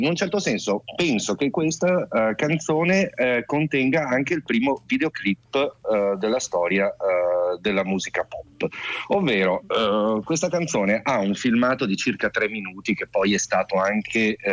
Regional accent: Padua, Veneto, Italy; Mi ricordo che da dove vengo io, che è Padova, c'era un bellissimo negozio di dischi usati

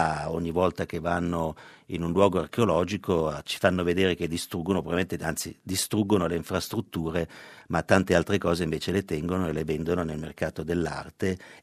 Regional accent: Milan, Lombardy, Italy; siamo milanesi, siamo diversi, non mettiamo la maglietta Milano, cioè non abbiamo bisogno di questo, siamo milanesi nel cuore.

